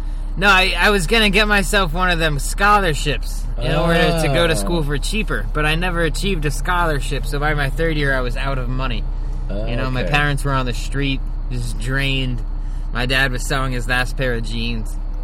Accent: Ossining, New York, United States; I grew up in a little town called Ossining, New York. You know?

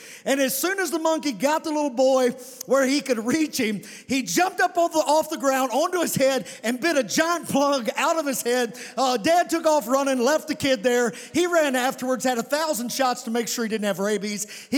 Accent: Providence, Kentucky, United States; I'm from Providence, Kentucky, from a small town in Webster County, and I'd be third, fourth generation Providence guy, and my dad, he was raised there.

